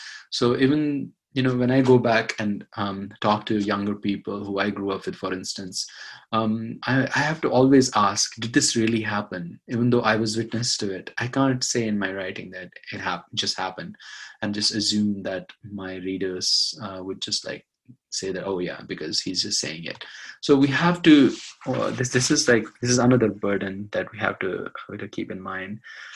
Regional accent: Jammu and Kashmir, India; I grew up in Kashmir, and just like both of you, we have seen the 1990s

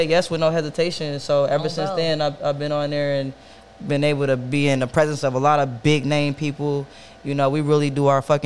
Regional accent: Cincinnati, Ohio, United States; And then just remembering where I'm from, like, I'm from Cincinnati.

